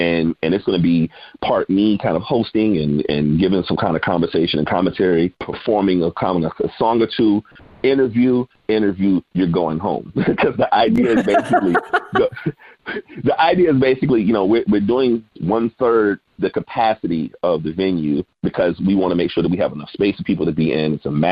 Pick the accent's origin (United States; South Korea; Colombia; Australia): Colombia; Because look, I'm from Colombia. My family is coming from the rural South.